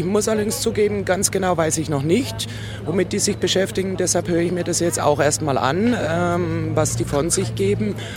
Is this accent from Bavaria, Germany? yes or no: yes; Munich, Bavaria, Germany; Ja, ich denke mir, es ist nicht nur als Münchnerin Zeit, ein Zeichen zu setzen